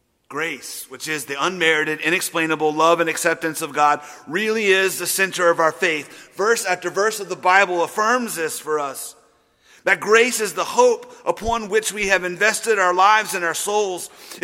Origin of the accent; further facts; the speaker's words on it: Louisiana, United States; Oh, I'm from Louisiana. I can hold a grudge.